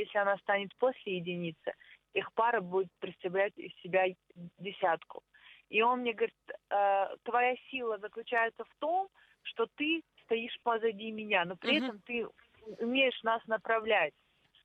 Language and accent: Russian; Saint Petersburg, Russia; born there; родился в Санкт-Петербурге